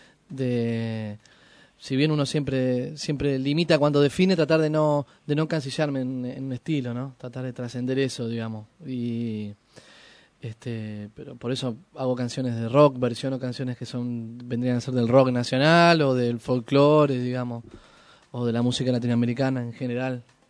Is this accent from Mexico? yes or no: no; Padua, Buenos Aires Province, Argentina; also born or lived in Libertad; now in Merlo, Argentina; Nacido en Libertad. Y después me fui para Padua y ahora estoy en Merlo.